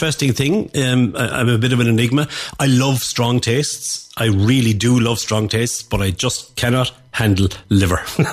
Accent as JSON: {"language": "English", "country": "Ireland", "tie": "born or raised there", "said": "I grew up in Ireland"}